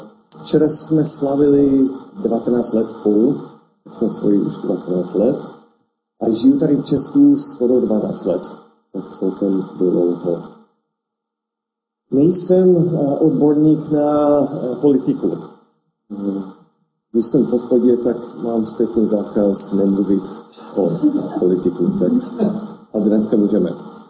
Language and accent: Czech; Boise, Idaho, United States; Czech is a second language; now in Czechia; pocházím z Idaha, z hlavního města Boise. Je to tam severozápadu a je to hodně republikánský stát.